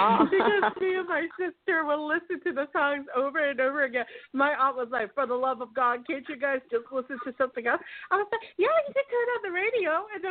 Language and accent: English; United States; born there; No, I'm Vietnamese. My aunt-in-law